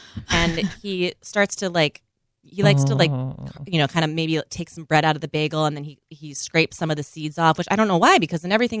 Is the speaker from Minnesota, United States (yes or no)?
yes; Minnesota, United States; because I grew up in Minnesota